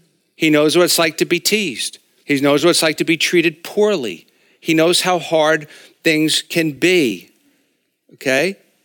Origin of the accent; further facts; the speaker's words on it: Long Island, New York, United States; And so that's because I'm from Long Island.